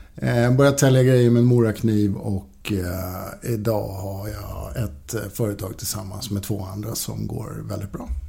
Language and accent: Swedish; Norrtälje, Stockholm County, Sweden; also born or lived in Högdalen; Jag kommer ursprungligen från Norrtälje.